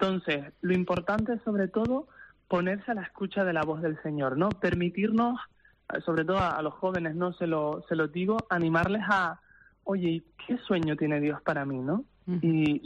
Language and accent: Spanish; Arrecife, Canary Islands, Spain; Yo me ordené de diácono el pasado 5 de noviembre, en San Ginés, en Arrecife, de donde yo soy